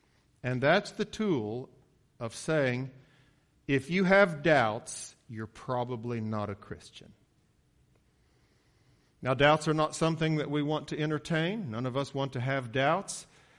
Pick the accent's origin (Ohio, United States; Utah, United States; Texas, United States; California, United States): Ohio, United States; Coryville; I grew up outside of Ironton, Ohio, in a little village called Coryville